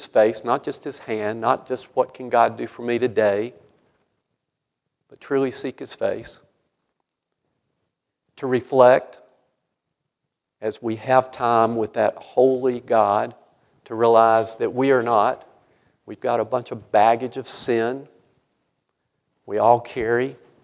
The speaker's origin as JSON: {"language": "English", "country": "United States", "tie": "born there", "said": "I was born in Randolph County. I'm the only justice in the history of the state to have been born in Randolph County."}